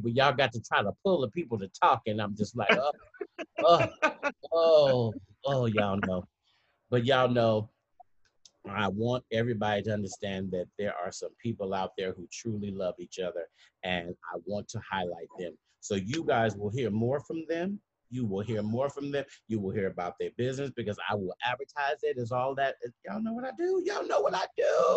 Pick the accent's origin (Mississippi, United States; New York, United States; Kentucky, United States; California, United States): California, United States; San Francisco; I'm from San Francisco with the world's largest pride.